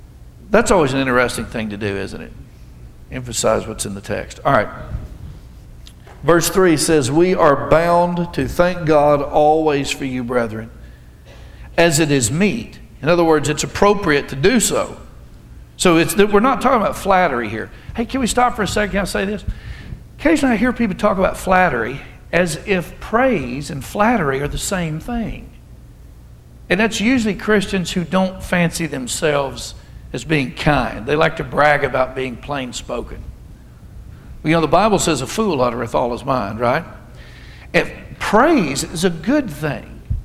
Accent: Alabama, United States; You know, I'm from Alabama.

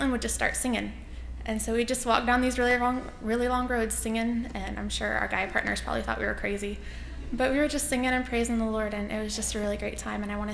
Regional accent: Mansfield, Ohio, United States; I'm from Mansfield, Ohio.

